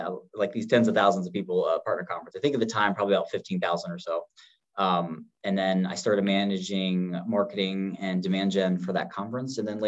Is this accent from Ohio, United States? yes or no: yes; Ohio, United States; and I grew up in Ohio, but not at the lake.